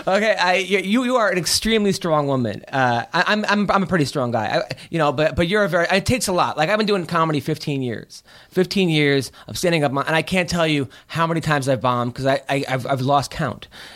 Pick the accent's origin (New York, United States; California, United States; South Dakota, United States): New York, United States; come on, I'm from New York, that's not cool.